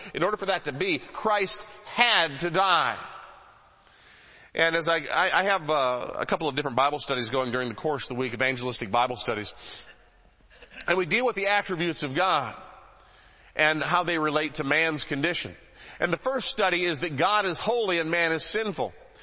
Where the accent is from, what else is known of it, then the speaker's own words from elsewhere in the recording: Detroit, Michigan, United States; I grew up in the Metro Detroit area, far enough out to be safe, but close enough so I could go to a Tiger ball game if I wanted to.